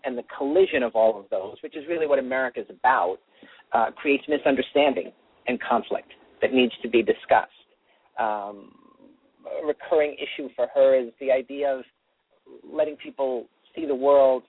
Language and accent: English; New York City, New York, United States; You know, I'm from the Bronx, and I went to a very good school in Massachusetts